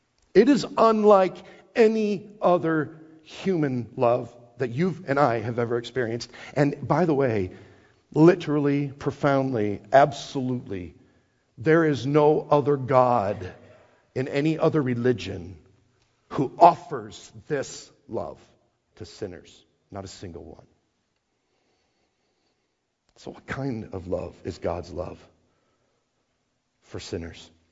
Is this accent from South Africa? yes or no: no; Wisconsin, United States; I'm from Wisconsin and we still just called it snow.